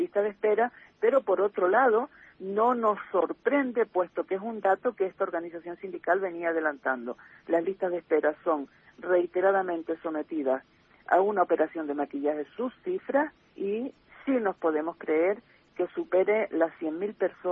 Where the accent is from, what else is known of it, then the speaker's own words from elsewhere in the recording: Canary Islands, Spain; Nos avergüenza como canarios